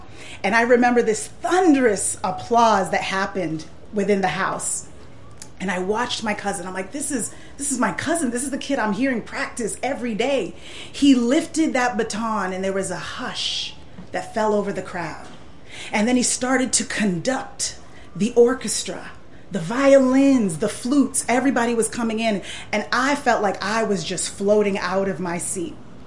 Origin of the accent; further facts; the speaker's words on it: United States; I'm American, but I'm also Haitian.